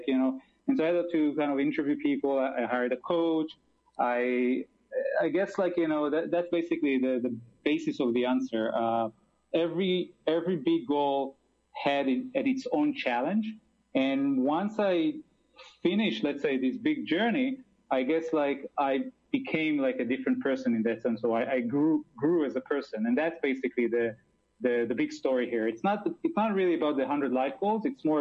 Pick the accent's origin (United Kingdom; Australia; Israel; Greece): Israel; Well, I'm from Israel